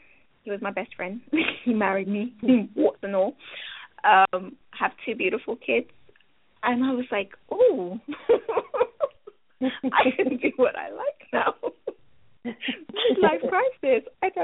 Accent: London, United Kingdom; when I was growing up in London. I was the only black girl in my in my primary school.

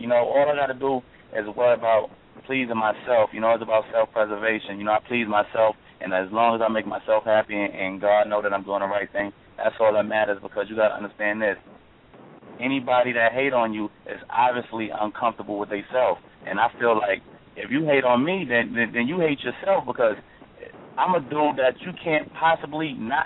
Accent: Harlem, New York, United States; I'm from Harlem and I'm a Leo.

